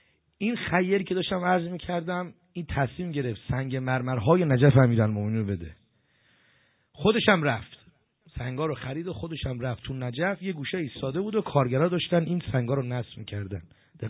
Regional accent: Iran; گفتم پسرم اشتباه گرفتی، من دعا نویس نیستم، من از ایران اومدم.

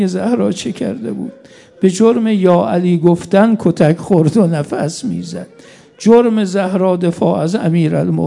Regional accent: Mashhad, Razavi Khorasan, Iran; مشهدی ها ما تو شهر خودمون واقعا این رسم هست

